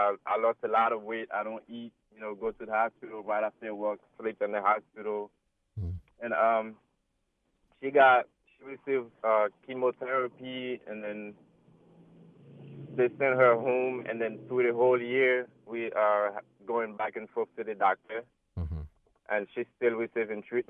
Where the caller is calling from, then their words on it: Burlington, New Jersey, United States; I'm calling from Burlington, New Jersey.